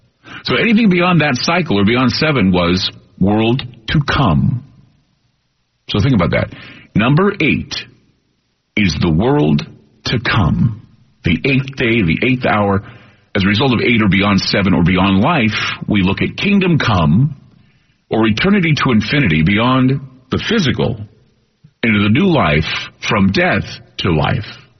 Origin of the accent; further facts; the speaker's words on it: Salt Lake City, Utah, United States; I would go to the Salt Lake City Library, because I grew up in Salt Lake